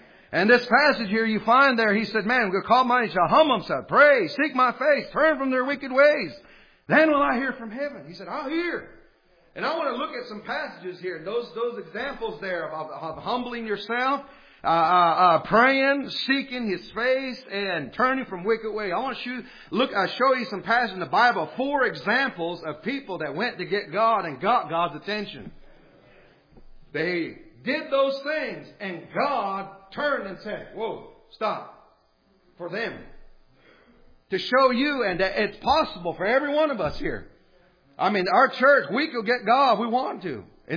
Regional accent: United States; I'm American, top of my head, bottom of my foot. Amen. I'm not saying that I'm Indian first. No, I say I'm an American. Amen. Born in this country.

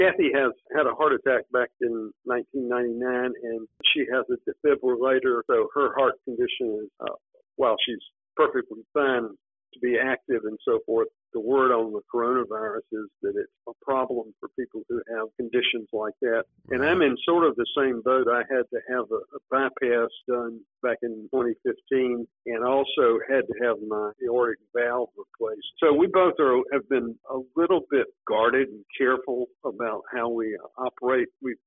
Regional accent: Georgia, United States; born there; I was born on the Air Force Base in Georgia, Robbins Field.

